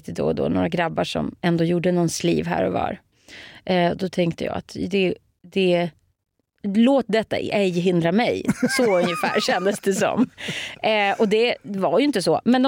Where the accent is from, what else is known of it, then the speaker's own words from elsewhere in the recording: Sweden; jag själv är ju svenska mitt modersmål.